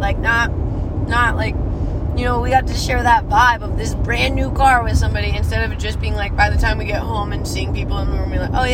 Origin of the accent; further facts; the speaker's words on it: New York, United States; I'm a New Yorker. I don't even want to put anything from New Jersey in my name.